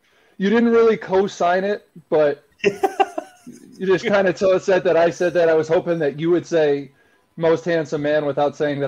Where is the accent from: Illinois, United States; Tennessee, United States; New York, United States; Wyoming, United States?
Illinois, United States; Chicago; also born or lived in Wisconsin; I grew up in Chicago, went my whole life there. Go back to – go to Wisconsin 4 years, and then nowadays everyone just assumes I'm from Wisconsin.